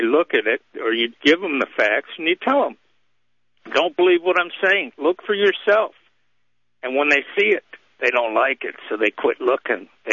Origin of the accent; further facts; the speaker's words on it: United States; I'm an American. I love this country.